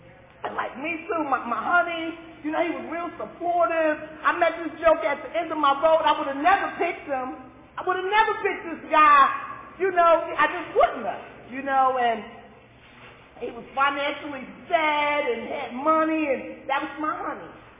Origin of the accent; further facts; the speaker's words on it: Newark, New Jersey, United States; Now, I'm from Newark. I'm not from Altoona. I'm not from Philly. I'm from Newark, New Jersey, right, where the drugs is on every corner, right?